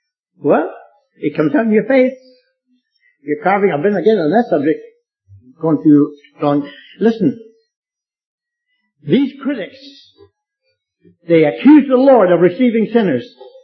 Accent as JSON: {"language": "English", "region": "Ontario", "country": "Canada", "tie": "born or raised there", "also_born_or_lived": "Cuba", "said": "But I was born and raised in Ontario, except for the 20 years we spent in Cuba."}